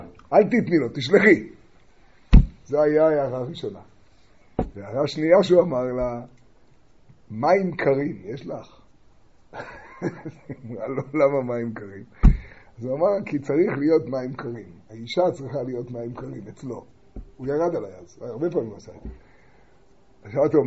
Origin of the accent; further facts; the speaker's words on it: Tiberias, Northern District, Israel; אני בא מטבריה.